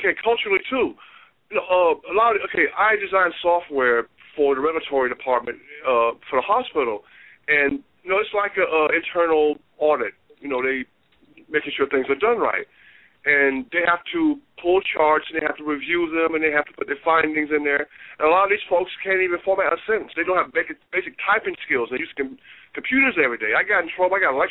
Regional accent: South Carolina, United States; And I was born and raised. I'm from South Carolina.

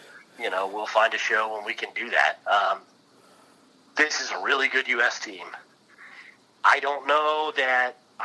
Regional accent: United States; Bruce Arena, the one thing that gives as an American, I don't want to get all patriotic.

